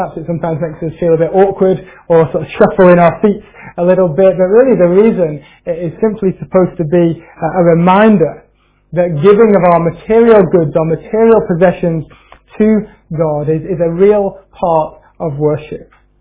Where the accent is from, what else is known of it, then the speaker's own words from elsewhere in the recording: United Kingdom; We don't really like to talk about that because we're awfully British.